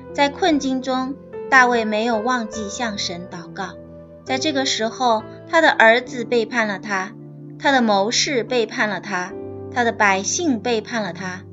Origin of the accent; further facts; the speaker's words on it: China; 我们中国人在祷告的时候习惯默默祷告